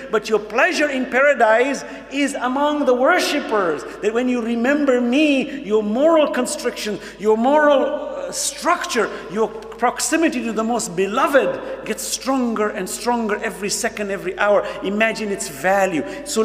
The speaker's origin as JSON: {"language": "English", "region": "New York", "country": "United States", "tie": "born or raised there", "said": "I grew up in America, in New York. My friends were non-Muslims. As a teenager, all my friends were non-Muslim."}